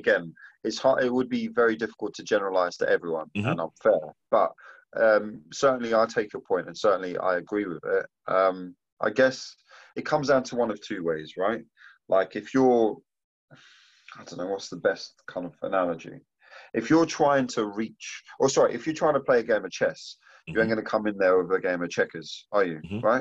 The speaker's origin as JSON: {"language": "English", "town": "Tottenham", "region": "London", "country": "United Kingdom", "tie": "born or raised there", "also_born_or_lived": "Mauritius", "said": "I was born in Mauritius, a third world country. It, you know, it's still a developing country. Mm-hmm. I grew up in Tottenham, right?"}